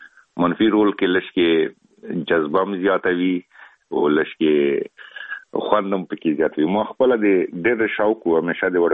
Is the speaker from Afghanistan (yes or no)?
yes; Afghanistan; خلک خبر دي چې زه افغان یم او په بالیوډ کې که فلمو کې کار کوم